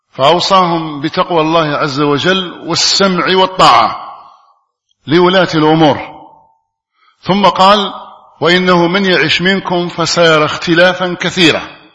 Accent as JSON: {"language": "Arabic", "country": "Algeria", "said": "مباركة على بلادنا الجزائر وعلى أبنائها"}